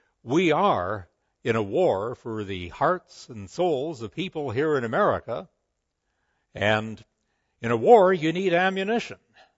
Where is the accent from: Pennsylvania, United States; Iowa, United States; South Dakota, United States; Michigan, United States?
South Dakota, United States; born there; I was born in the South. And when they asked me where, I had to say South Dakota.